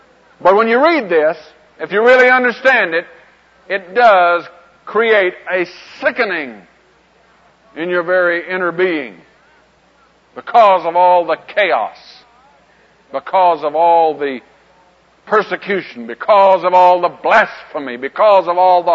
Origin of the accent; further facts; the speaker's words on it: Texas, United States; I was raised in West Texas and always had to have my eyes open for a rattlesnake or a copperhead.